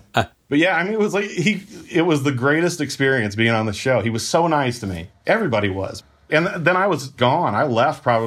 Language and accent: English; Deshler, Nebraska, United States; I'm from Deschler, Nebraska.